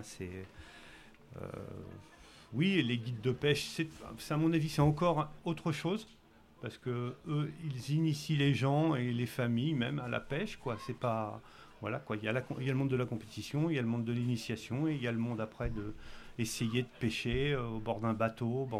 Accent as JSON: {"language": "French", "town": "Poitiers", "region": "Nouvelle-Aquitaine", "country": "France", "said": "Alors nous, on est originaire de Poitiers, dans la Vienne. à 3 heures d'ici à peu près."}